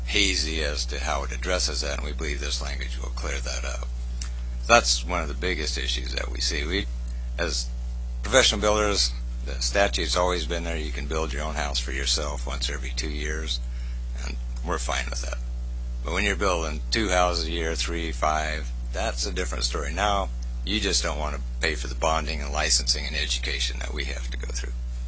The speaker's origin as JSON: {"language": "English", "town": "Palmer", "region": "Alaska", "country": "United States", "also_born_or_lived": "Wasilla", "said": "from Palmer and Wasilla, a builder up there."}